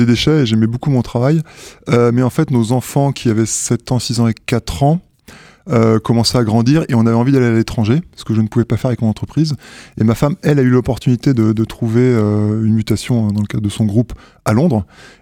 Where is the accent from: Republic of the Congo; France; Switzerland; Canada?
France; Laval, Pays de la Loire; also born or lived in Brest / Quimper / Tours / Rennes; now in Nancy, France; Alors moi je suis sur Nancy depuis un an et demi, mais je suis plutôt originaire de l'Ouest, hein. Je suis né à Brest, j'ai pas mal bougé parce que mon père travaillait chez EDF et donc déménageait régulièrement. Donc j'ai fait Brest, Quimper, Tours-Laval, j'ai fait mon collège lycée à Laval